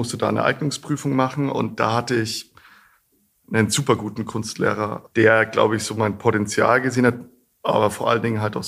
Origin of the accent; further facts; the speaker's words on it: Bavaria, Germany; in der Fränkischen Schweiz, wo meine Eltern herkommen, wo ich aufgewachsen bin.